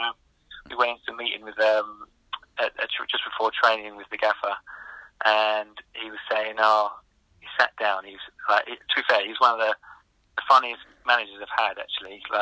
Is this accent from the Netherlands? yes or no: no; East of England, United Kingdom; I'm from Essex.